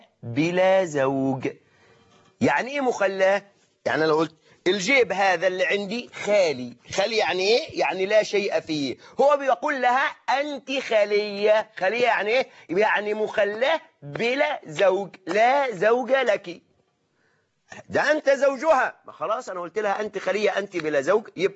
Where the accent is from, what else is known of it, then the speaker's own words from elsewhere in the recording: Egypt; نحن كمصريين